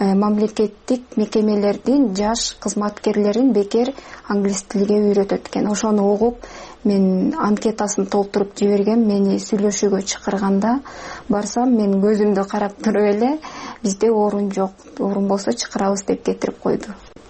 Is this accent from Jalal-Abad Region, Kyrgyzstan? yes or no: yes; Kyzyl-Ozgorush, Jalal-Abad Region, Kyrgyzstan; born there; now in Bishkek, Kyrgyzstan; Токтогул районуна караштуу Кызыл Өзгөрүш айылында төрөлгөм. Азыр Бишкекте эжемдин үйүндө эки жээним менен жашайм азыркы убакта.